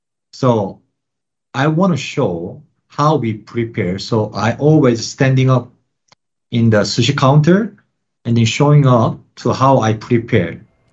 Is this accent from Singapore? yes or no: no; South Korea; I'm originally from South Korea.